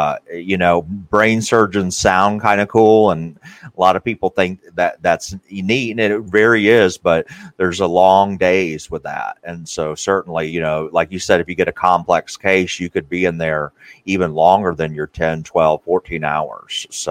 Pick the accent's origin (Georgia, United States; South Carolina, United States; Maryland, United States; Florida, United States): Georgia, United States; Atlanta; And he's located right in my hometown in Atlanta, Georgia.